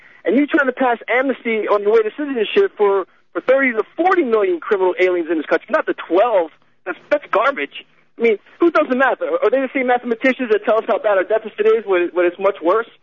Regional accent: United States; No, I'm just an American man that has Mexican, Italian, Spanish, German, and Irish.

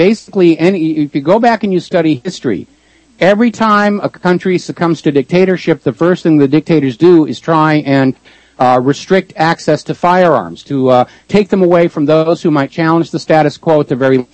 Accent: New England, United States; I grew up in New England farming country

